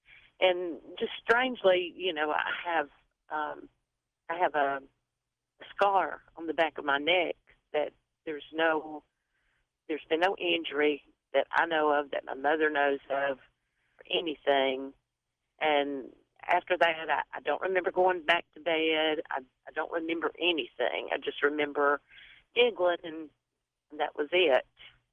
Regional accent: Alabama, United States; accent: Alabama; Well, we live our Alabama accents and roll tide.

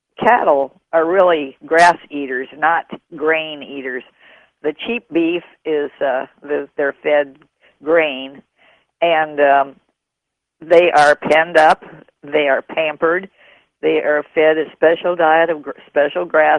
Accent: Honolulu, Hawaii, United States; now in Jacksonville, United States; I grew up in Honolulu

